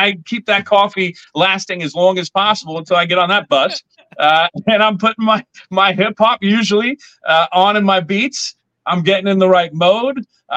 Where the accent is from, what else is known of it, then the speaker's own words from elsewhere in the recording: San Mateo, California, United States; San Mateo, California is the city that I grew up in. My parents still live. Went to San Mateo High School.